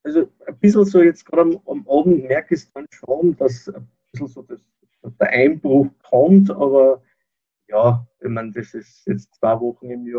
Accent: Upper Austria, Austria; Ich bin aus Oberösterreich.

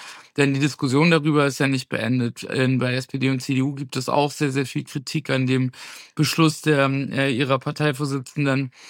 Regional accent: Schleswig-Holstein, Germany; Ich komme selbst aus Schleswig-Holstein.

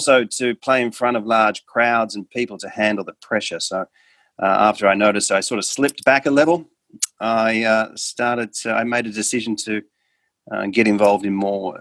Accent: Australia; I come from Australia and grew up in Australia

